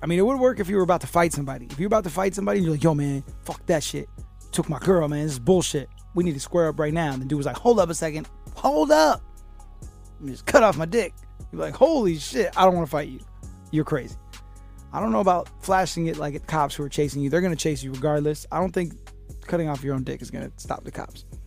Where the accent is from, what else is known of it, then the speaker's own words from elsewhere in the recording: Florida, United States; So when I travel, I feel like when people go like, where are you from? And I'm like, from Florida.